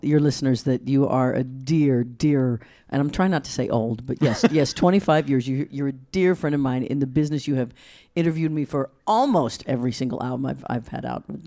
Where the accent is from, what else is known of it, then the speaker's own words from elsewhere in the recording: Leavenworth, Kansas, United States; I grew up in Leavenworth, Kansas, far away from Los Angeles. But I grew up there. It's a small town.